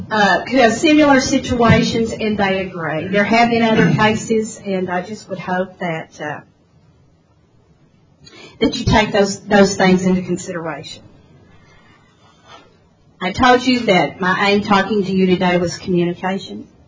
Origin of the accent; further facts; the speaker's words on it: United States; I grew up on Caddo Slough, and I remember a family that had children that we played with regularly got on hard times and didn't pay their lease.